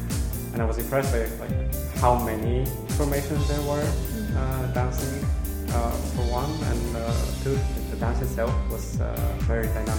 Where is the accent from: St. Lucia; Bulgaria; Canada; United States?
Bulgaria; English is a second language; I'm from Bulgaria.